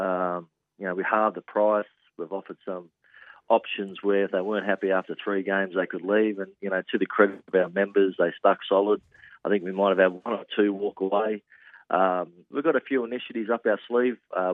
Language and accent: English; Casino, New South Wales, Australia; I'm from Casino originally up in northern New South Wales.